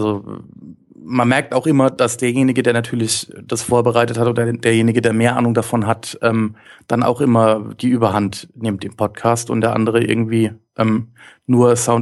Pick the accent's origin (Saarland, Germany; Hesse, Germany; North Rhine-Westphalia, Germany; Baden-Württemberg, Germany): Baden-Württemberg, Germany; Heidelberg; ich bin irgendwie in der Nähe aufgewachsen, in Heidelberg